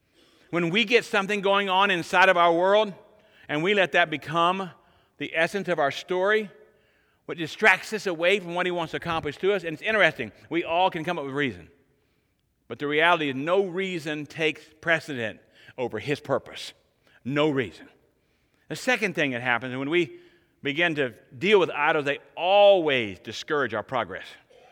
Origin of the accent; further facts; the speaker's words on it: United States; They know where I'm from America.